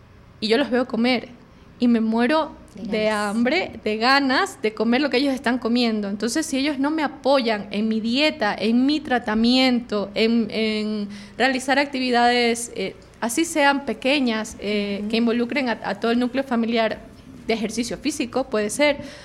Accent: Ecuador; Si no nos ha pasado en algún día de nuestras vidas, para reflexionar, no somos ecuatorianos.

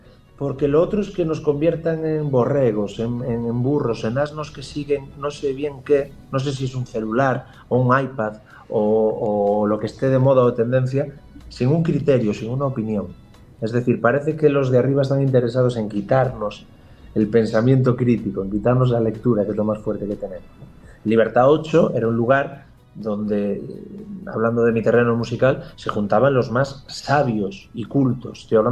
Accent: Spain; En mi país, en España, llevo una banda de rock y actuamos en festivales

